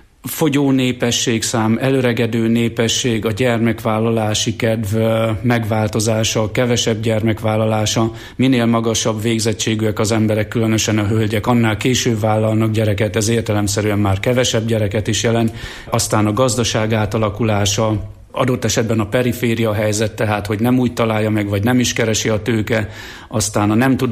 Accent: Jász-Nagykun-Szolnok, Hungary; a nagykunság, ahonnan én származom

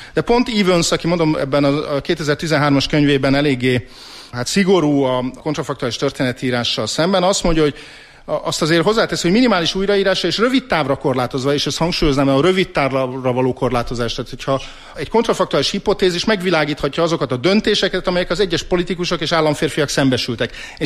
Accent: Budapest, Hungary; ami Csepelen, illetve Erzsébeten mindig a verekedéseket megelőzte a lakótelepen, én ott nőttem föl

